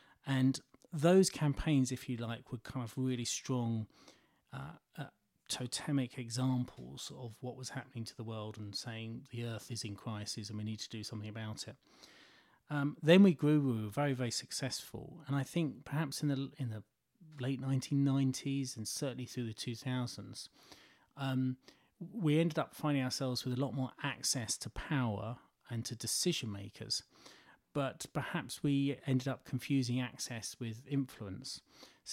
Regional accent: East of England, United Kingdom; I was growing up in Essex

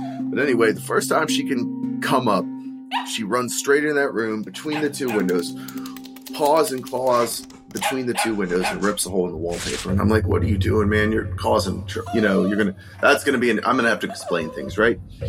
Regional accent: East Liverpool, Ohio, United States; I'm going to tell you a quick story about my haunted house growing up in East Liverpool, Ohio, about 30 years ago.

